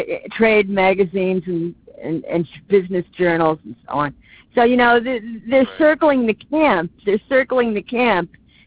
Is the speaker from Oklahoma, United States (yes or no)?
no; Connecticut, United States; also born or lived in Los Angeles; And I was in LA for many years, since 2019. And so I decided to come back to my home state of Connecticut